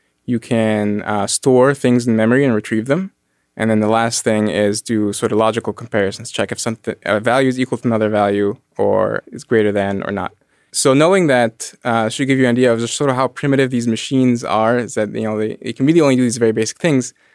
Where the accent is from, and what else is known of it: Egypt; born or raised there